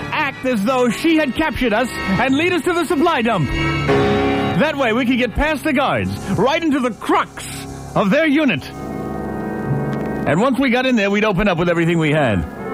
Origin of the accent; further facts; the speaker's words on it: Louisiana, United States; but I'm from Louisiana, number one and number two.